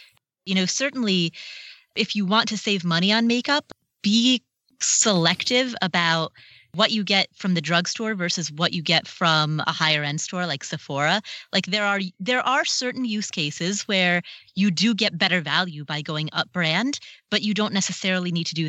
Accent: Pennsylvania, United States; from Pennsylvania.

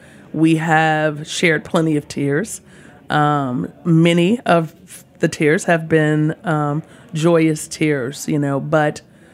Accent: the South, United States; We're from the South, you know, and we are minorities all the way in this particular industry.

